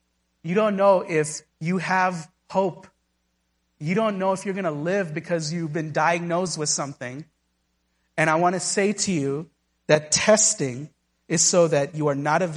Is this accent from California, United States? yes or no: yes; Pasadena, California, United States; Okay, well, do you know the reason why I grew up in Pasadena?